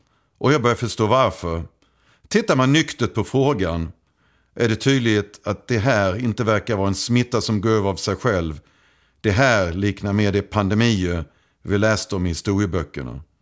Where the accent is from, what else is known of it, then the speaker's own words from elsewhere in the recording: Halmstad, Halland County, Sweden; accent: Halland; Skriker jag på min halländska amerikanska. … Jag är killen från Halmstad som idag är global forskningschef på ett av världens största läkemedelsbolag.